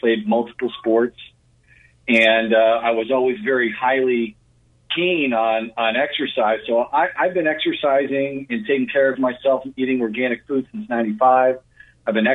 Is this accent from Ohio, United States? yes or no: no; Florida, United States; also born or lived in Atlanta, Georgia; Well, you know, I was born in Atlanta, grew up in Florida.